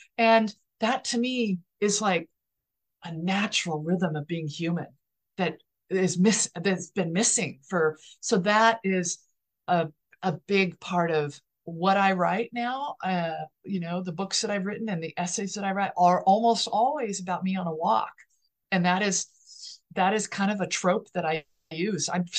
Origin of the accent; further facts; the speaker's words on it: California, United States; You know, I'm from the American West where it's car culture and it is barbed wire and gun culture and private property.